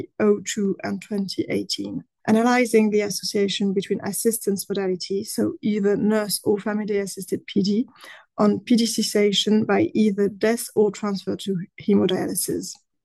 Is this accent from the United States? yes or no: no; Caen, Normandy, France; from France in Caen.